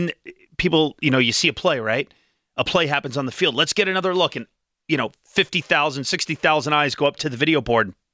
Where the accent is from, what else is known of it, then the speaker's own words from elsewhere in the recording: Philadelphia, Pennsylvania, United States; also born or lived in Minnesota; No, I'm from Philadelphia, but I came here from Minnesota.